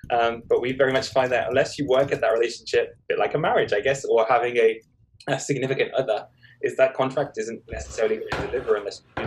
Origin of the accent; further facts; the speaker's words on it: Liverpool, North West England, United Kingdom; now in London, United Kingdom; I started up at a regional theatre in my hometown in Liverpool